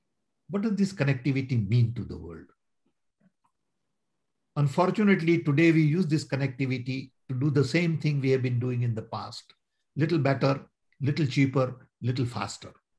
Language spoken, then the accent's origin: English; India; now in United States; You know, I'm 80 years old. I was born and raised in 1942 in British Raj.